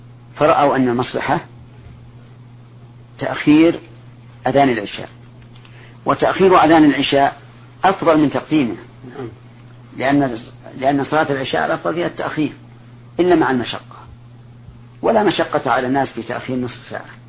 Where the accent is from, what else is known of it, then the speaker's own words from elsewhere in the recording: Saudi Arabia; عندنا في السعودية